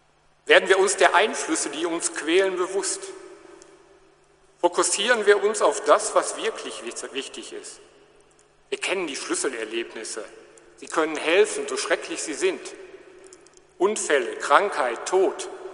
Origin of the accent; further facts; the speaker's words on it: North Rhine-Westphalia, Germany; Die vielen Jahre von damals, als kleiner Junge im Ruhrgebiet, bis heute als Polizeipräsident in Münster